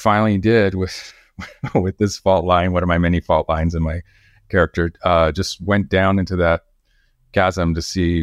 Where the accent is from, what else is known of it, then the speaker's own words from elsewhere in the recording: New Mexico, United States; Growing up in New Mexico is a very multicultural state. But I grew up in a part of the North Valley that was gentrifying. It's an old traditional Hispanic part of the Rio Grande Valley, and it was gentrifying.